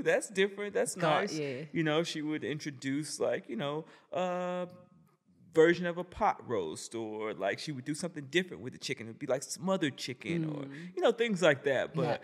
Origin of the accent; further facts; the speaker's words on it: South Carolina, United States; I'm from South Carolina. In South Carolina is a big tradition, the tradition of Sunday dinner